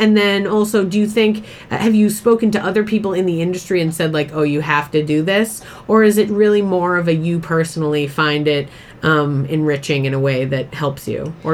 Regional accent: Boston, Massachusetts, United States; I grew up in Boston. You'd think that I'd have a good Boston accent.

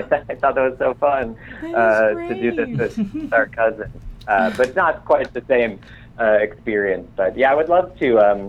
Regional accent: Cleveland, Ohio, United States; every time we're home, and I'm from Cleveland, the family's all together

